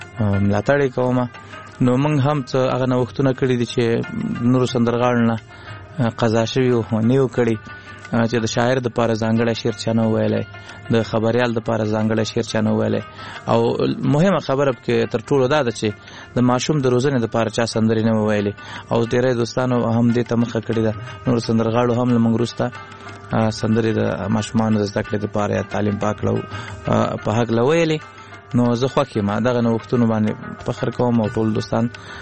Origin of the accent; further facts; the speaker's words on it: Laghman, Afghanistan; also born or lived in Kunduz; زمونږ اصلا د لغمان ولایت یو بیا تلی کندوز ته د ناقلونو په دوره کې